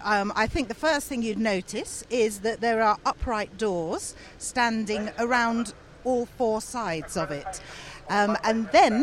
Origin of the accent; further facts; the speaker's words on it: South East England, United Kingdom; I grew up near Hastings